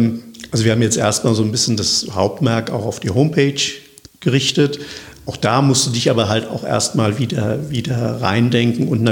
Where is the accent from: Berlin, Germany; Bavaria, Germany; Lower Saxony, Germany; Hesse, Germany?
Hesse, Germany; Wiesbaden; born there; Und ich bin ja nun gebürtiger Wiesbadener.